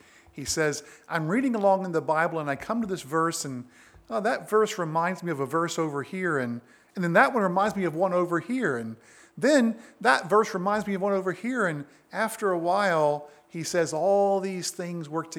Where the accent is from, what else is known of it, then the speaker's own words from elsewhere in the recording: United States; now in Canada; We also have politics in the country where I hail from, south of the border.